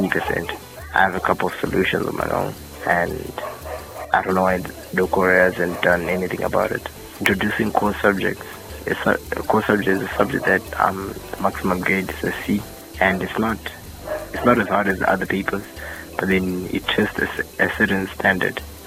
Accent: Glenview, Harare, Zimbabwe; I'm from Glenview 8. My first issue is on the education system in Zimbabwe.

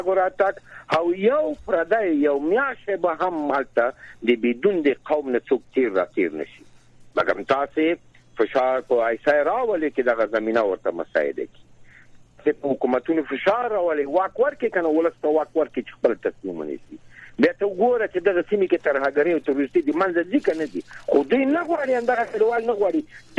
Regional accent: Paktia, Afghanistan; درته زه د پکتیا ولایت یم،

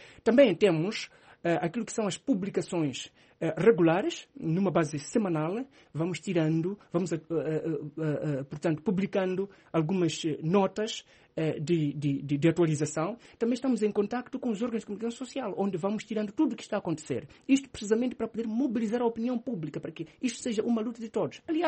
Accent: Mozambique

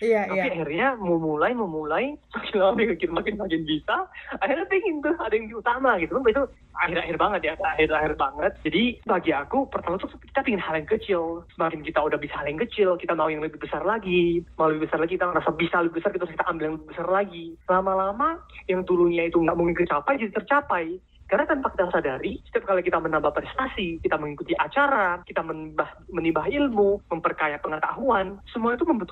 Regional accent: Tanjung Pinang, Riau Islands, Indonesia; Kan aku dari Tanjung Pinang itu di Kepri, Kepulauan Riau.

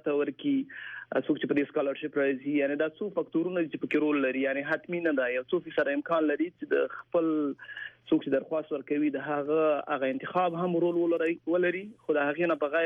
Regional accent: Afghanistan; also born or lived in Pakistan; now in United States; زه یو افغان یم.

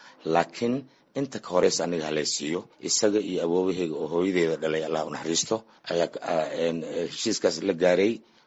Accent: Marka, Lower Shabelle, Somalia; Aniga magaalada Marka ayaan ku soo barbaaray.

